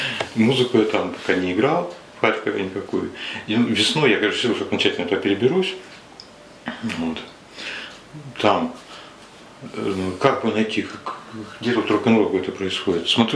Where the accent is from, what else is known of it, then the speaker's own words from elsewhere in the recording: Stavropol Krai, Russia; born there; Нет, я родился на Ставрополье.